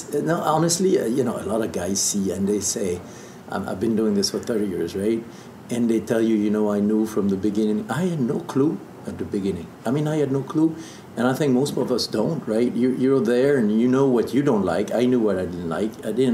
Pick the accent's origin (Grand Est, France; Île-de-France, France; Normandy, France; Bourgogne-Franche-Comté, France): Bourgogne-Franche-Comté, France; English is a second language; I grew up there in South Burgundy, went to school there